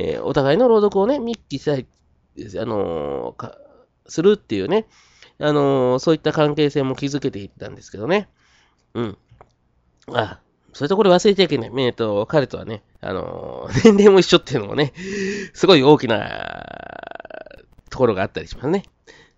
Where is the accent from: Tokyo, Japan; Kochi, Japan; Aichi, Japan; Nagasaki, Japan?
Kochi, Japan; moved away as an adult; 私自身、ちょっと個人的な話になりますと、18年間、まあ、20年間ね、高知で生まれて育ってて、で、また、それから、まあ、テイトの方に出て、しばらく生活してたんですよ。で、それでですね、まあちょっとこっちの方に、また高知の方に戻ってきまして